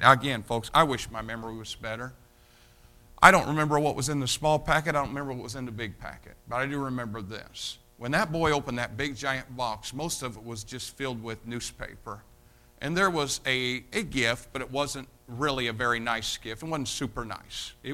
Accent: Jasonville, Indiana, United States; I was taken from Jasonville, Indiana, and put into poverty-stricken inner-city Chicago.

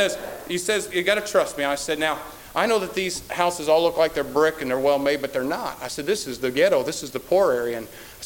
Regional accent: Wyoming, United States; If I remember, I came from Wyoming, all the way from out west, came all the way over here.

